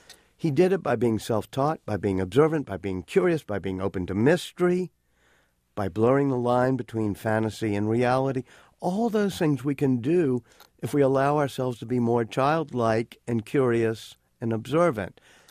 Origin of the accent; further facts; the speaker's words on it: New Orleans, Louisiana, United States; I'm moving to New Orleans, my hometown, moving back home. I've always had a home there, actually.